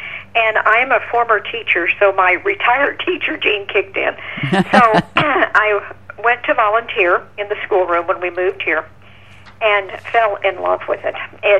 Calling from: Atlanta, Georgia, United States; Atlanta, Georgia.

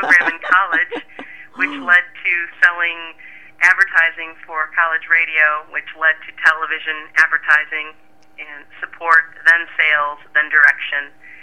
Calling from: Suttons Bay, Michigan, United States; I'm calling from Sutton's Bay, Michigan.

